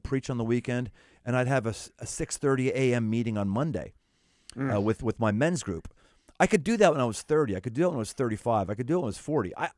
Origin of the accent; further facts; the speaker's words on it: Pittsburgh, Pennsylvania, United States; You know, you got to recognize I grew up in Pittsburgh.